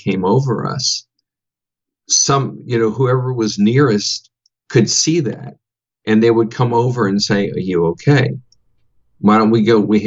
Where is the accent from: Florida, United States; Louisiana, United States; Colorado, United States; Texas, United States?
Louisiana, United States; New Orleans; I'm from New Orleans originally, and went to many. I used to be a season ticket holder for the Saints.